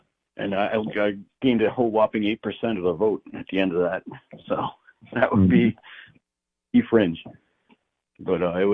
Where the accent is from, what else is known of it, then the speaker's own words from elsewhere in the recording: Brooklyn, New York, United States; I'm out on the East End, Long Island. I grew up in Brooklyn, but I live out here.